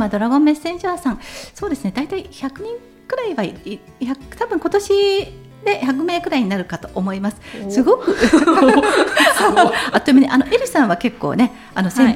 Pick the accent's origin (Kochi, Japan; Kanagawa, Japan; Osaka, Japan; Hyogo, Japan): Kanagawa, Japan; 私も、ね、神奈川に住んでまして、まあ、神奈川育ってるので